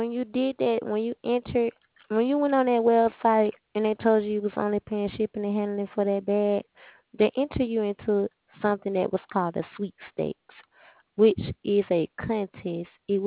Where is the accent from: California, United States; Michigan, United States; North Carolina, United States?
California, United States; I'm from California.